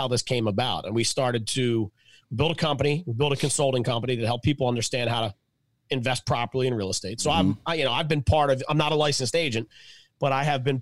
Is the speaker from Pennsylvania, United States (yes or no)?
yes; Philadelphia, Pennsylvania, United States; So like I said, I grew up in Philly. I'm a four sports guy, Phillies, Flyers, Eagles, Sixers.